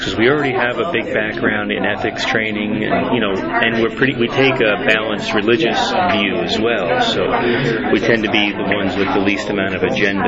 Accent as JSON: {"language": "English", "region": "New York", "country": "United States", "tie": "born or raised there", "said": "So, I grew up on the North Fork."}